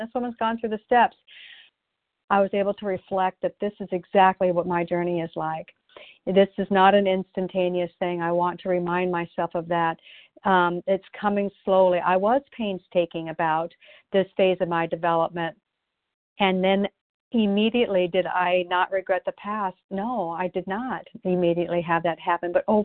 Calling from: Oregon, United States; and I'm calling from Oregon today.

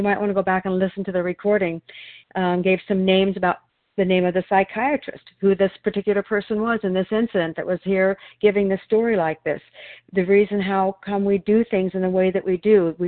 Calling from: Oregon, United States; I'm a recovered compulsive overeater. I'm calling in from Oregon today.

